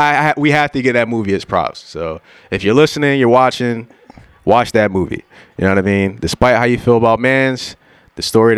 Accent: Philadelphia, Pennsylvania, United States; I ain't from Canada. What the hell am I doing? I'm from Philly.

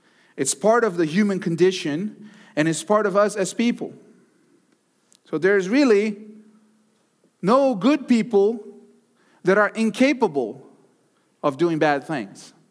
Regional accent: Texas, United States; I'm from Texas, guys. It's okay. The rivalry there is bigger.

